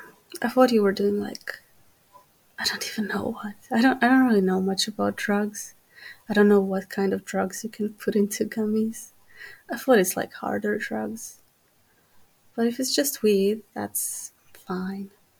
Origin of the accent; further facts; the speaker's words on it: Croatia; English is a second language; I am Slavic. I'm from Croatia.